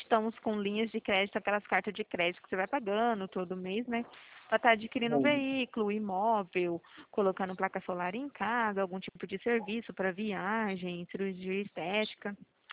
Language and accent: Portuguese; Dourados, Mato Grosso do Sul, Brazil; a gente é daqui de Dourados.